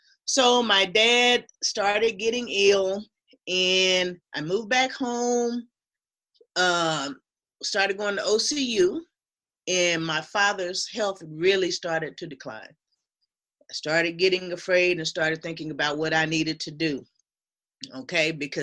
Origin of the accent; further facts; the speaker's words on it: Oklahoma City, Oklahoma, United States; East Oklahoma City, which I still live in our family home.